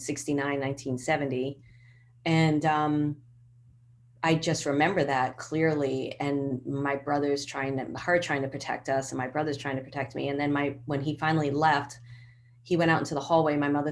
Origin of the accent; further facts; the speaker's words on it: New York City, New York, United States; my neighborhood, I grew up in Bay Ridge, and it's a very tight knit neighborhood where you hang out with like 100 kids.